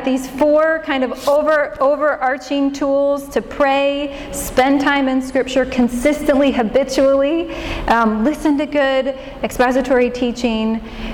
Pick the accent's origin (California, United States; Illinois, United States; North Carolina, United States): Illinois, United States; Actually, I grew up in a small farm town outside of Chicago. I just say Chicago because you all know where that is. You don't know my farm town of 9,000 people that I grew up in.